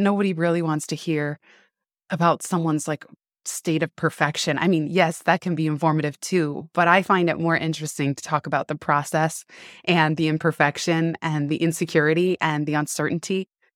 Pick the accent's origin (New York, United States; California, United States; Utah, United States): California, United States; San Francisco; I grew up in San Francisco